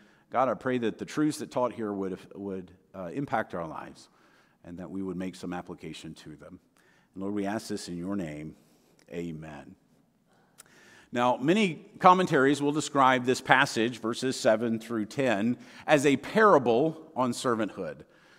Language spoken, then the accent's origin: English; China; as many of you know, I grew up in China and ministered there for many years.